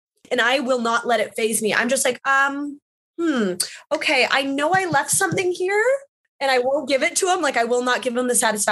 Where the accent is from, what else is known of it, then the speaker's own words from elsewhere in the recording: Canada; I'm Canadian.